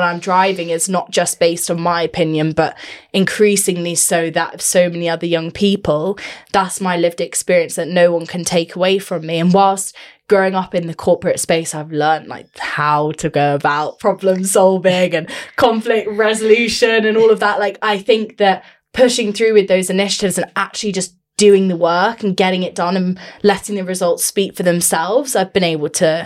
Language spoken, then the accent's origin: English; Dubai, United Arab Emirates; growing up in Dubai, it was this melting pot of different cultures, heritage, different backgrounds